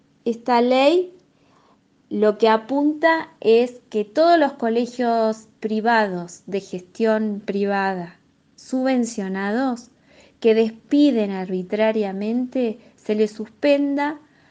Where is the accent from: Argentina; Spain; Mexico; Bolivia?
Argentina; Mar del Plata, Buenos Aires Province; pero vengo de Mar del Plata, soy de Mar del Plata y conozco cada uno de los establecimientos de gestión privada.